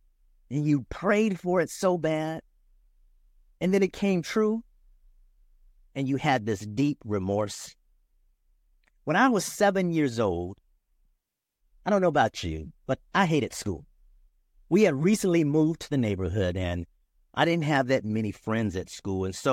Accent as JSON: {"language": "English", "region": "California", "country": "United States", "tie": "born or raised there", "said": "I was born and raised in California."}